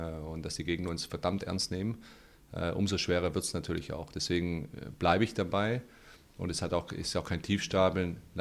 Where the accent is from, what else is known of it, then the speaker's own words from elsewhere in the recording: Germany; Beide kommen, er kommt aus Kroatien, ich komme halb aus Kroatien, halb aus Slowenien. Beide sind in Deutschland aufgewachsen